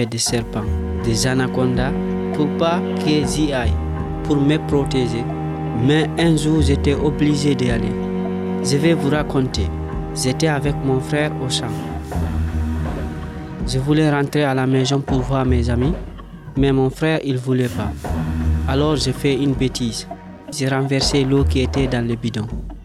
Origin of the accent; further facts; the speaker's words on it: Guinea; Quand j'étais petit en Guinée-Conakry, j'allais chez ma grand-mère.